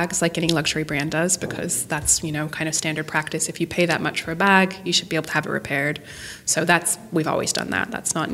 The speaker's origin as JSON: {"language": "English", "region": "Montana", "country": "United States", "said": "I am from Montana."}